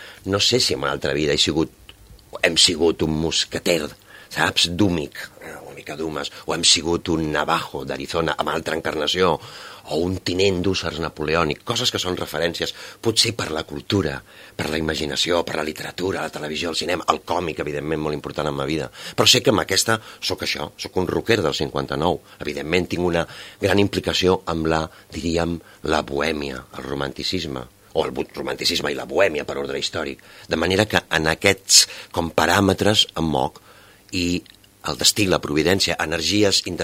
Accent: Barcelona, Catalonia, Spain; Jo sóc barceloní i em sento molt, molt, molt barceloní

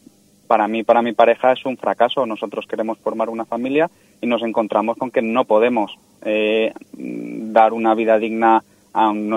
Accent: Ibiza, Balearic Islands, Spain; Sí, yo he nacido en Eivissa, soy castellano parlante

